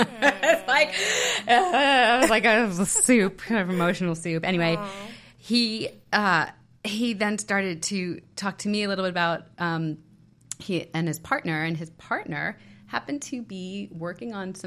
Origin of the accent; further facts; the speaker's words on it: New York, United States; I grew up on Long Island. I went to the Hayden Planetarium.